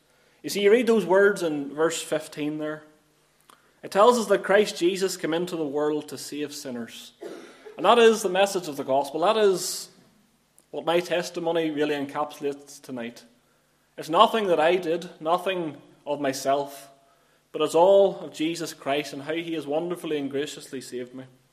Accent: Lurgan, Northern Ireland, United Kingdom; I was born in County Armagh. You maybe can detect that from the accent. And I spent the majority of my life living in Cregavon and Lurgan.

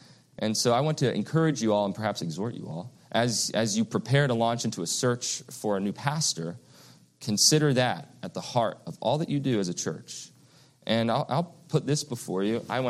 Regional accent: East Coast, United States; When I grew up on the East Coast

